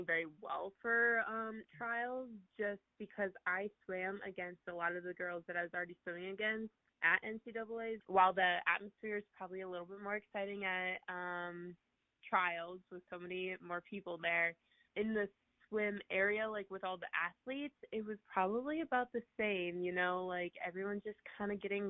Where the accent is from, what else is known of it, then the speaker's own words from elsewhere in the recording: Nebraska, United States; because I'm from Nebraska, no one's gonna know my name